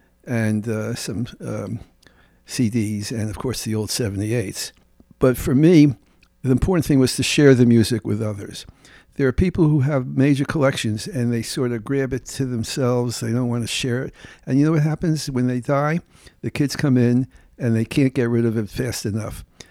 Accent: Newark, New Jersey, United States; born there; It's a lot in one breath, but I was born in Newark, New Jersey. My father was born in Romania, Bukovina, and my mother was from Newark, New Jersey.

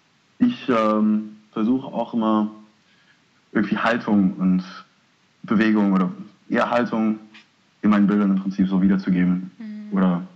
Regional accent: Haiti; German is a second language; now in Germany; Ich komme ursprünglich aus Haiti. Bin seit 2005 in Deutschland und studiere inzwischen an der HfG in Offenbach.

